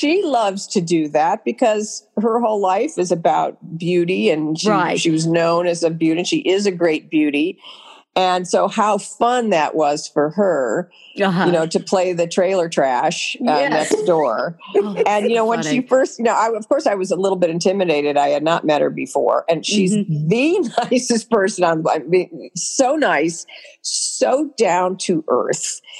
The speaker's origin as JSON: {"language": "English", "town": "Cleveland", "region": "Ohio", "country": "United States", "said": "I mean, I think I'm from Cleveland and I love the whole Irish Catholic of it all"}